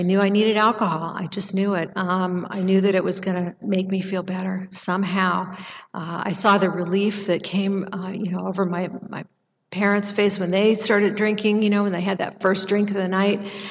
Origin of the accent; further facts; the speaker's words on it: California, United States; I grew up in Northern California, the product of two alcoholic parents who told us over and over again they never really wanted to have kids